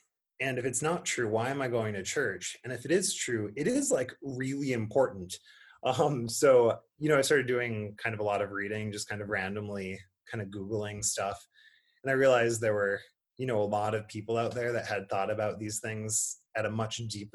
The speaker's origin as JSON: {"language": "English", "town": "Kingsford", "region": "Michigan", "country": "United States", "tie": "born or raised there", "said": "growing up in Kingsford, you know, I grew up in the Ford Edition, so not far from Kingsford High School."}